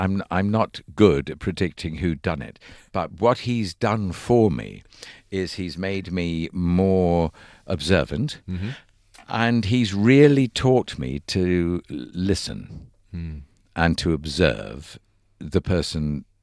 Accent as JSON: {"language": "English", "region": "England", "country": "United Kingdom", "tie": "born or raised there", "also_born_or_lived": "London", "said": "because I was born in London. I grew up in England."}